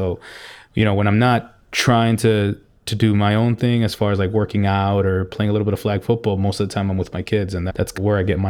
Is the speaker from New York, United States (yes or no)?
yes; New York City, New York, United States; So yeah, growing up in Jackson Heights, my hobbies were, I loved playing sports with my friends.